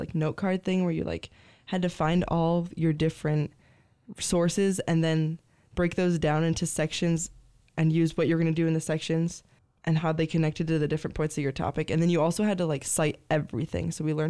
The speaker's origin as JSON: {"language": "English", "town": "Lansing", "region": "Michigan", "country": "United States", "tie": "born or raised there", "said": "So I grew up in Lansing."}